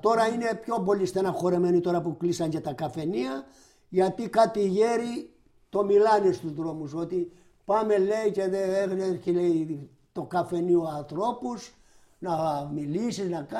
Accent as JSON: {"language": "Greek", "country": "Greece", "tie": "born there", "said": "Αλίμονο, αφού γεννηθήκαμε στην Ελλάδα ως Έλληνες."}